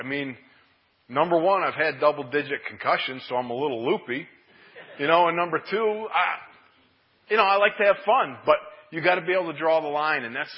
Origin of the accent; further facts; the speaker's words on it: Orchard Park, New York, United States; I was saved at the age of 8. I'm originally from Orchard Park, New York. Grew up in a church that I was related to 3/4 of it. It was a Plymouth Brethren Church.